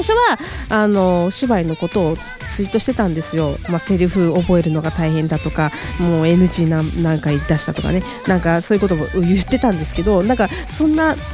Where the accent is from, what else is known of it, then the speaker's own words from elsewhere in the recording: Suzuka, Mie, Japan; accent: Mie dialect; now in Tokyo, Japan; よろしくお願いいたします。三重県鈴鹿市出身で、そうです、鈴鹿サーキットの鈴鹿市出身です。東京に来て3年、三重弁のあまりは抜けないんですけども、ただいま東京で役者として頑張っています。